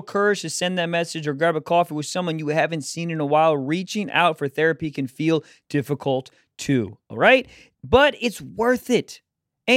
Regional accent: Jacksonville, Florida, United States; November 23rd, I'll be in Jacksonville, my hometown.

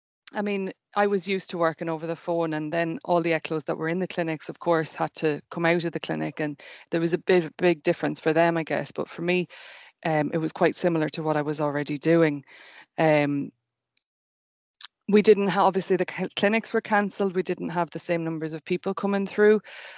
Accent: Ireland; moved away as an adult; now in Scotland, United Kingdom; I'm Irish.

